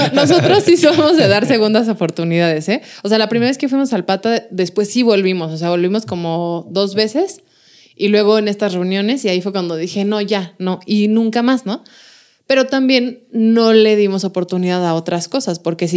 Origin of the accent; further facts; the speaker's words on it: Mexico City, Mexico; sabrán que somos de Ciudad de México.